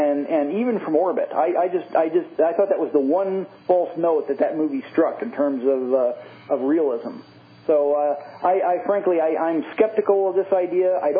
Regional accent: Missouri, United States; I'm from Missouri, so you'll have to show me that it works.

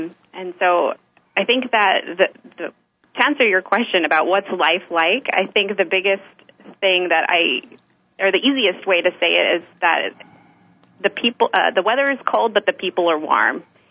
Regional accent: Barrow, Alaska, United States; now in Anchorage, United States; I grew up in Barrow, and my family still lives in Barrow, and I still go back. You know, pretty frequently, but right now I'm living in Anchorage, living and working in Anchorage, which is some like 600 miles south of Barrow now.

